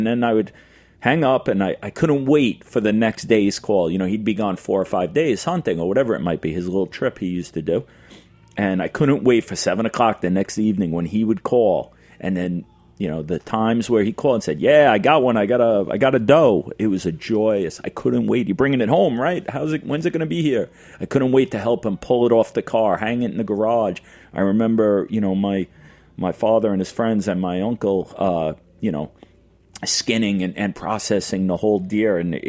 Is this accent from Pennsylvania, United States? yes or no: no; New York, United States; born there; I was born on November 22nd in the heart of rifle deer season here in New York State.